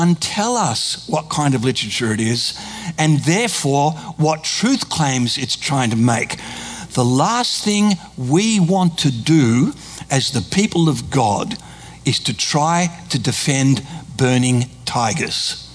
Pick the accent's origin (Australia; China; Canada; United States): Australia; I'm Australian